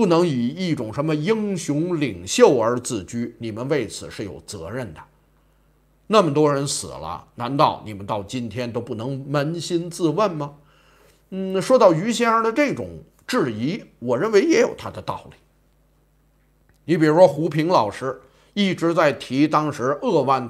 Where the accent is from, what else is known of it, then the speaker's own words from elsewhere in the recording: Beijing, China; 我为自己是当时的一个北京人，作为一个北京人，我已经不是学生了啊，那时候我已经毕业了